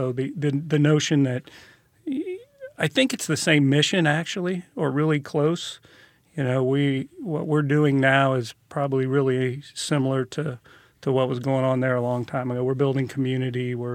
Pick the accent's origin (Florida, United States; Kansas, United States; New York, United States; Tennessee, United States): Kansas, United States; Kansas City; So I was born and raised in Strawberry Hill, Kansas City, Kansas, but after I graduated from school and was looking for a job, Kansas City, Missouri was hiring, Kansas City, Kansas wasn't. So I ended up in Kansas City, Missouri as a police officer.